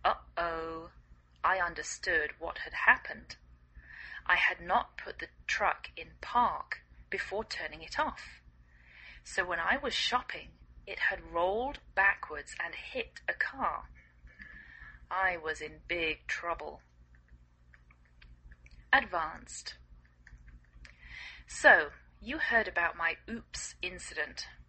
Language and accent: English; England, United Kingdom; now in United States; I live in the northwest of the United States. I'm English